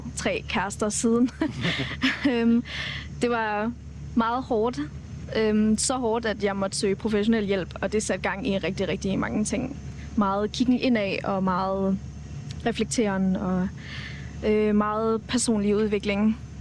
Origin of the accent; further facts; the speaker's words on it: Randers, Central Denmark Region, Denmark; also born or lived in Aarhus / Portugal; now in Copenhagen, Denmark; Jeg er 26 år, og jeg er vokset op i Randers. Jeg har boet lidt i Aarhus. Jeg har faktisk også boet i Portugal en gang, en lille års tid. Omkring Coimbra.